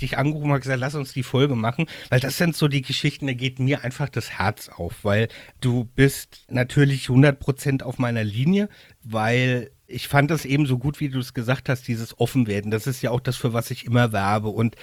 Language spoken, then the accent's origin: German; Rhineland-Palatinate, Germany; Ich bin ja in Gabelhofsheim eben ja geboren, groß geworden. geworden, also inmitten von Weinbau und Ackerbau. Ich habe dann jetzt in Wackernheim inmitten von Obstbau gelernt